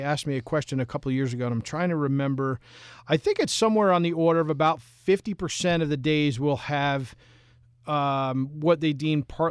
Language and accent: English; Albany, United States; I grew up in Albany, and I always loved that weather